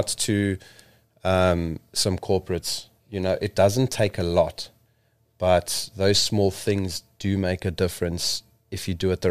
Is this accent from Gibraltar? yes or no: no; Eswatini; And because I'm from Swaziland, I've got an example that I'd like to share.